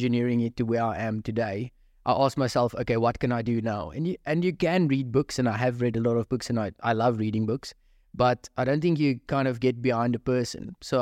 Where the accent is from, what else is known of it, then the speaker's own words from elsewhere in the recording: Krugersdorp, Gauteng, South Africa; born there; I was born in Krugersdorp, and I'm not going to go there, but I was born in Krugersdorp.